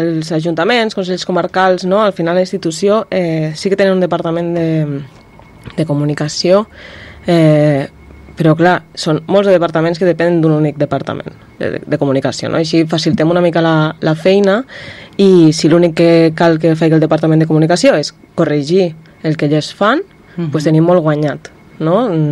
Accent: Tortosa, Catalonia, Spain; Bueno, jo soc de Tortosa

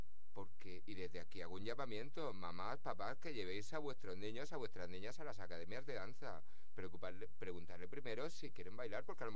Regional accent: Murcia, Region of Murcia, Spain; born there; yo nací en Murcia. A ver … que nace en Murcia. Vengo de una familia muy de la Murcia profunda.

